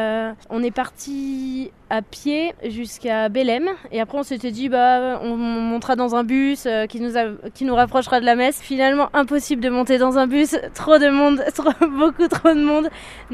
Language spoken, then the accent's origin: French; Saint-Jean-de-Luz, Nouvelle-Aquitaine, France; j'ai 24 ans, je suis du Pays Basque de Saint-Jean-de-Luz